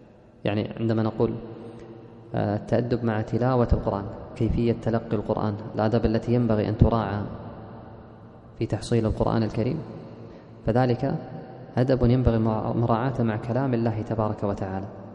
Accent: Kuwait; وطبع في وزارة الأوقاف عندنا في الكويت.

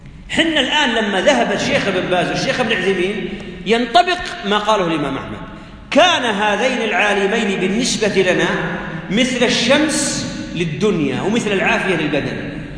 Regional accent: Saudi Arabia

